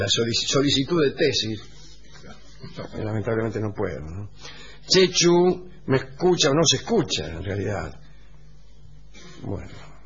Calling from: Misiones, Argentina; de Misiones

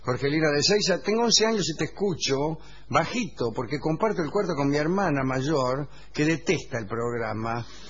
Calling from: Paraguay; de Paraguay.

